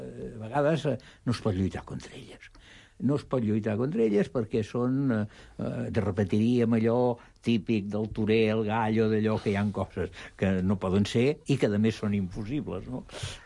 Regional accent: Reus, Catalonia, Spain; now in Barcelona, Spain; No sóc, jo sóc de Reus, encara que visqui aquí, els de Reus ho som sempre.

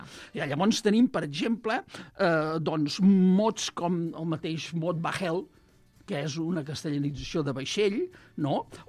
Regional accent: Catalonia, Spain; cuic o cuit, que és com se deia quan jo era petit al Camp de Tarragona

